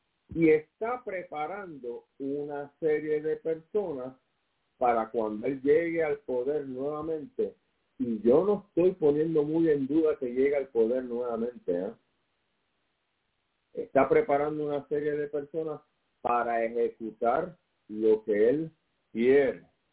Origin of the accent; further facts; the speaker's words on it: Puerto Rico; A mí como puertorriqueño no me interesa estar pegado a una nación que se va a convertir en una dictadura de derecha.